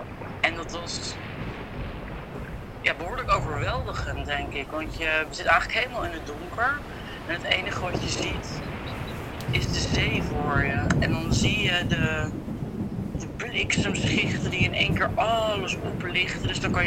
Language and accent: Dutch; Netherlands; Maar ik merk wel, heel grappig als Nederlander, weet je. Want je hebt het dan hier over bijvoorbeeld een regenseizoen. Ja, dan komen we uit Nederland